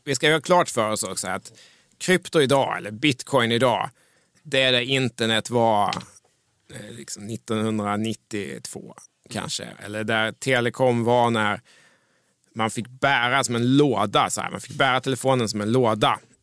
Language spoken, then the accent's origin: Swedish; Mjölby, Östergötland, Sweden; När jag växte upp i Mjölby på treårsgräns så var världen väldigt lokal.